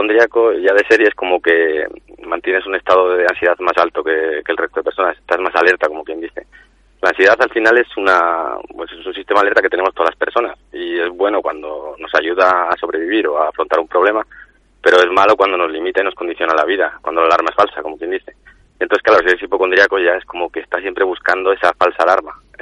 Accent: Basque Country, Spain; soy vasco y el apellido que tengo pues es

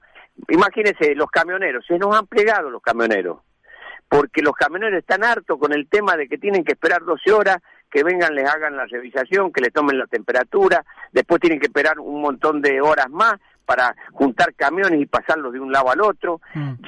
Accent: San Juan, Argentina; yo soy productor de San Juan

